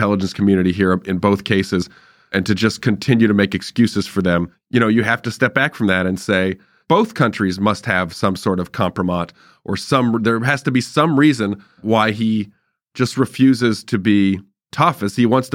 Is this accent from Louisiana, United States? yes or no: no; Irvine, California, United States; I mean, I grew up in Irvine. So that's California's 45th district, and one of the districts that flipped.